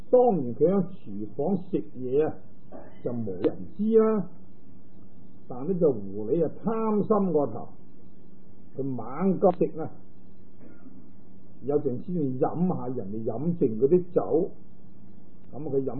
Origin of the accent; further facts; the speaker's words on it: Guangdong, China; 即系我哋广东人话嘅细佬啊。